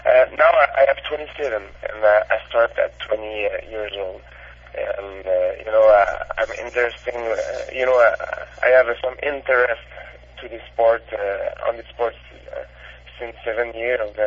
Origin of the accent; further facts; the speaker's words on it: Canada; I'm a Canadian, I know, but I never watch a hockey game.